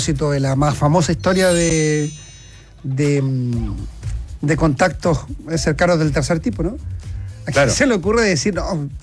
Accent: Vallenar, Atacama, Chile; Mira, soy de Vallenar

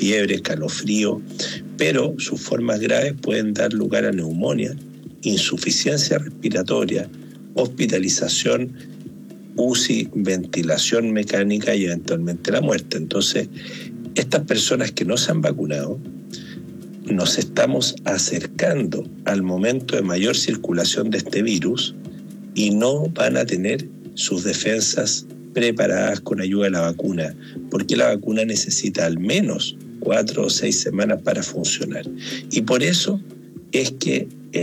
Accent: Viña del Mar, Valparaíso, Chile; Yo en lo personal, como buen viñamarino, soy del Ayrton

